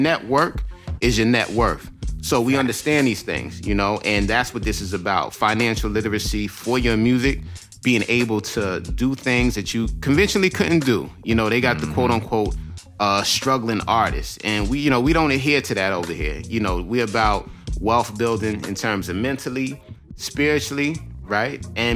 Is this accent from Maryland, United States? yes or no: no; Queens, New York, United States; I grew up in Queens, New York. They say Queens get the money.